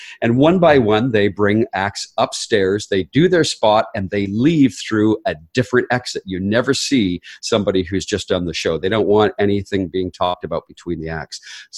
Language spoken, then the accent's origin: English; Canada; now in United States; We lived in Canada. We're both Canadian. Now we're dual citizens.